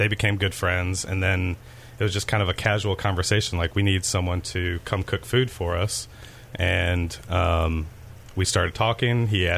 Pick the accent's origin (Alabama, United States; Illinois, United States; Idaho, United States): Illinois, United States; Chicago; now in Houston, United States; I was done with Memphis. I mean, I'm from Chicago, and Memphis is just not one of those places you can stay for more than 9 years.